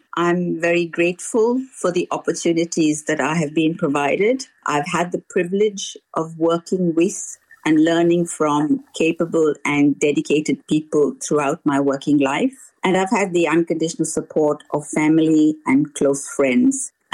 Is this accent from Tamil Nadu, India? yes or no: yes; Tamil Nadu, India; now in Australia; I was born in the Nilgiris in Tamil Nadu in South India.